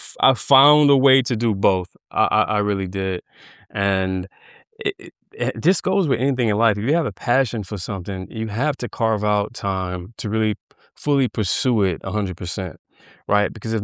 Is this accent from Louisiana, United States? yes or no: yes; New Orleans, Louisiana, United States; And I think it comes from like my Southern roots. I'm from New Orleans.